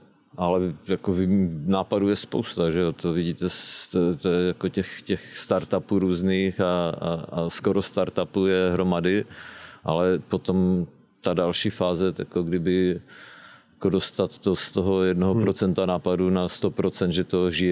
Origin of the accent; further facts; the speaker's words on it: Moravian-Silesian Region, Czechia; ze Slezska, Severní Moravy, odkud pocházíme, kde vlastně jsme vyrostli všichni